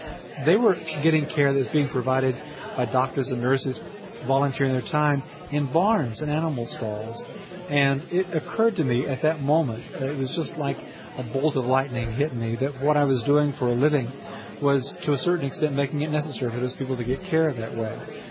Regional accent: Tennessee, United States; I'm from Tennessee. I went back to visit family in the summer 2007.

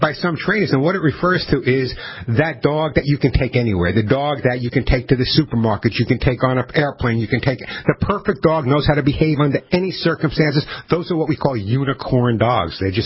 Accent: New York, United States; I'm not a big horse person. I grew up in New York, okay?

